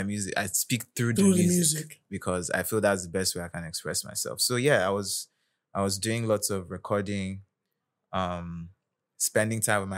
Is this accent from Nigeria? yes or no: yes; Nigeria; We're all from Nigeria.